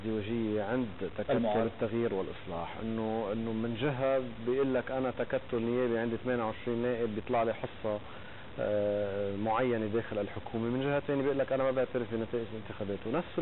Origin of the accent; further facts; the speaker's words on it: Lebanon; ولكن نحن بالنتيجه ما بدنا ننسى كلبنانيين انه التجربه مع اسرائيل كانت دائما تجربه مره.